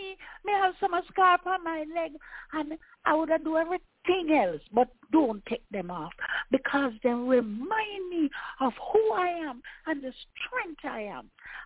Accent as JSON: {"language": "English", "country": "Jamaica", "said": "And that is because I'm a Jamaican."}